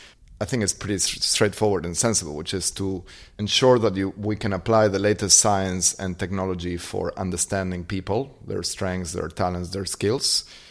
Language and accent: English; Argentina; Growing up in Argentina, you could see at any point in time the problems that incompetent leadership causes.